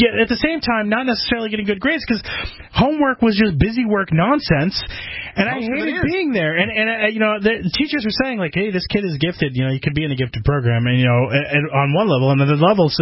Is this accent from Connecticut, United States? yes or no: yes; Connecticut, United States; I grew up in Connecticut, by the way, folks.